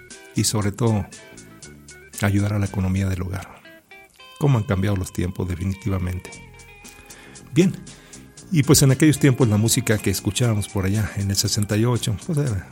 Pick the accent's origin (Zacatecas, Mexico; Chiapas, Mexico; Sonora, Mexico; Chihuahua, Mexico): Chihuahua, Mexico; now in Durango, Mexico; mi tierra, de mi pueblo allá, Meoqui, Delicia, Ciudad Camargo, Chihuahua. Pero fíjese que aquí también aquí en la ciudad de Durango también coincido yo con mucha gente. Gente ya de mi edad, que ya superamos los 70 años.